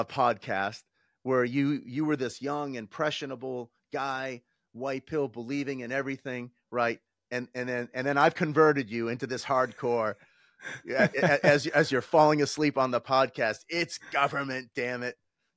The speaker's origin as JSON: {"language": "English", "country": "United States", "said": "like, I'm an American, I'm speaking to an American."}